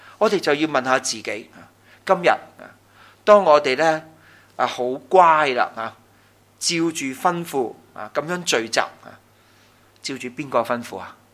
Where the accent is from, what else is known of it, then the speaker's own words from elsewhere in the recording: China; 对我们中国人来说，很紧张这件事，是吧？猪又不吃得，龙虾又不吃得，鲍鱼又不吃得。